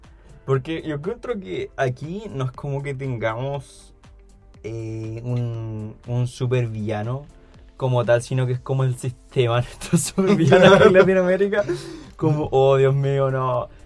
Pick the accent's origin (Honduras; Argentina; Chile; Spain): Chile; ¿Te das cuenta que siempre como uno como chileno como que le cae mal la gente con plata?